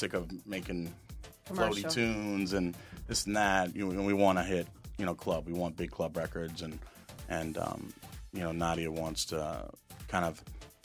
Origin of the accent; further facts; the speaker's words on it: New York, United States; I'm from New York, this and that.